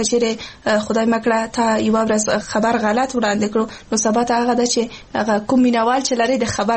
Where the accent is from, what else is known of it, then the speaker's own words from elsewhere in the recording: Paktia, Afghanistan; زه د پکتیا ولایت اوسیدونکی یم.